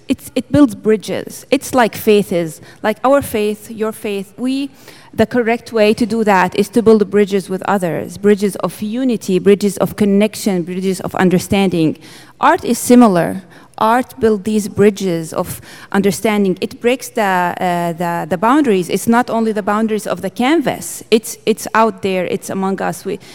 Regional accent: Homs, Homs Governorate, Syria; I was born in Syria, Homs, and we lived in a community where Muslims are and Christians are neighbors, friends.

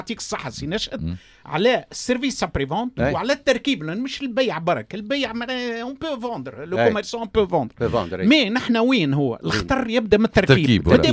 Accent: Tunisia; احنا عندنا في تونس

